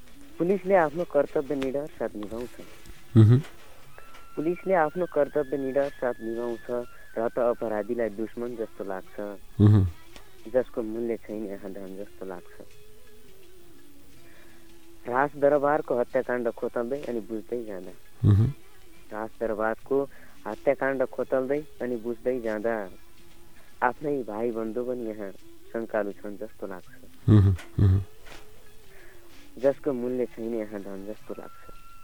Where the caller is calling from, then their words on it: Dailekh, Karnali Province, Nepal; म 28 नगरपालिका एक दैलेखबाट